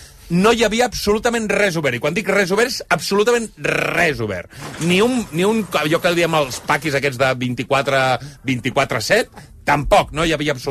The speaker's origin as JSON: {"language": "Catalan", "town": "L'Hospitalet de Llobregat", "region": "Catalonia", "country": "Spain", "said": "ja sabeu que jo sóc de l'Hospitalet"}